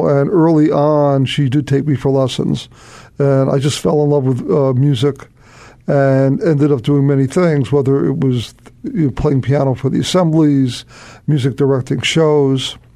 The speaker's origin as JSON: {"language": "English", "region": "New York", "country": "United States", "said": "But when I came to Chicago, because I'm originally from New York, I met a man named Steve Schaefer"}